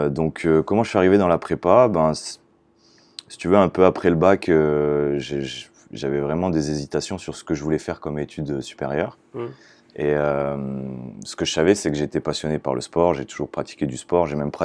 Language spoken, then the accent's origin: French; Montélimar, Auvergne-Rhône-Alpes, France; Donc, moi je suis originaire de la Drôme, donc Montélimar.